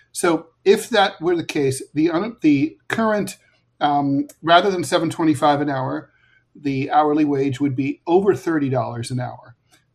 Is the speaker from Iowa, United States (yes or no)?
no; Ohio, United States; And for $18, when I was a kid, growing up in Ohio, you could get 4 bags of groceries.